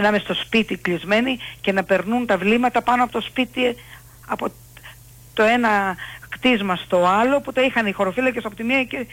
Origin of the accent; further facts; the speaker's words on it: Katakolo, Western Greece, Greece; born there; Εγώ γεννήθηκα στο Κατάκολο Ηλίας.